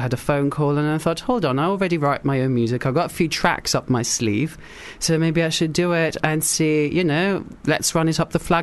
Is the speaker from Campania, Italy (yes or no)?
yes; Naples, Campania, Italy; when I was growing up, I was actually Italian, and I grew up in Naples.